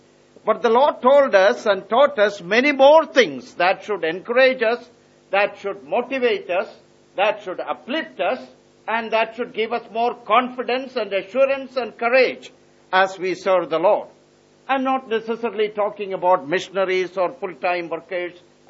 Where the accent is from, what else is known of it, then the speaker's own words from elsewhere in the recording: Kerala, India; See, you know, I come from Kerala. I have my pet traditions, and some of those things I carry with me.